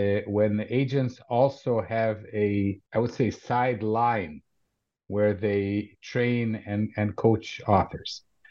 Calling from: Israel; Yes, and I am broadcasting from Israel.

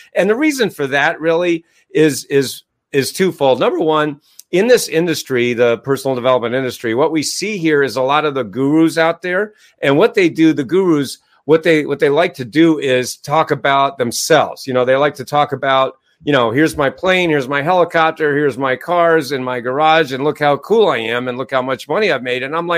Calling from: Ohio, United States; I'm in Northeast Ohio, 10 minutes from the Professional Football Hall of Fame.

